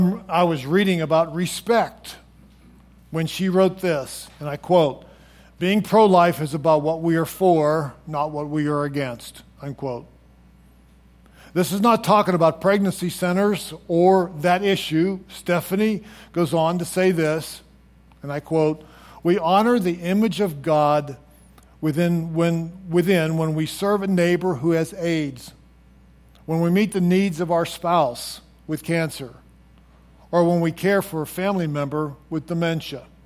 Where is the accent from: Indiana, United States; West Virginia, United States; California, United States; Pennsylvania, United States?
Pennsylvania, United States; Pittsburgh; moved away as an adult; I grew up near Pittsburgh, which was a melting pot of different nationalities, races, and religions. We even had our own language called Pittsburghese. And even today, at the age of 72 and having been away from home since I was 18, I still speak some of that special language.